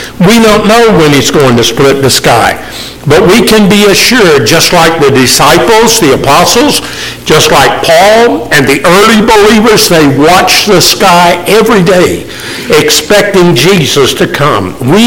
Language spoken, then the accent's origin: English; Charleston, South Carolina, United States; I grew up in Charleston, outside of Charleston.